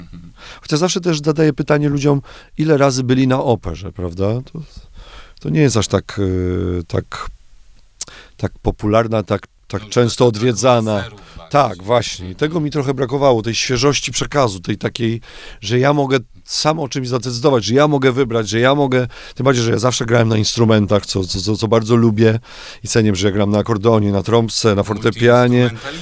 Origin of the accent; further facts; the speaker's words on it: Pomeranian Voivodeship, Poland; Może my, Kaszubi, na tych ziemiach czwartej klasy musimy jakoś sobie radzić.